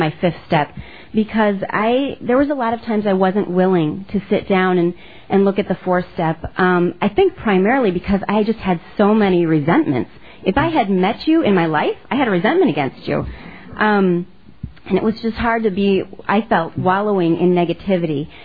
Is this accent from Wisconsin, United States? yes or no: yes; Milwaukee, Wisconsin, United States; I'm a grateful member of Al-Anon. I'm from Milwaukee, Wisconsin, and very, very grateful to be here.